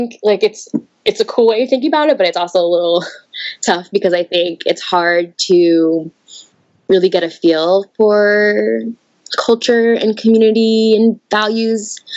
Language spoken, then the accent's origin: English; New Jersey, United States; when I tell people I'm from New Jersey, they go, "Oh